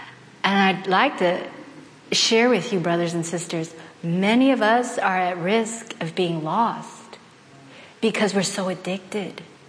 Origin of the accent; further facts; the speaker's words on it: South Korea; I'm from the Korean culture, and we're like, but that's not Korean food.